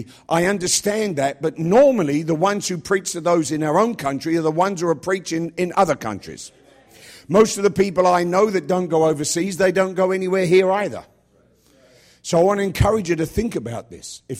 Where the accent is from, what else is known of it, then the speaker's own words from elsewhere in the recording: London, United Kingdom; The reason we never met an American, as soon as we told them we're from London, they said, oh, I'm Irish-Italian.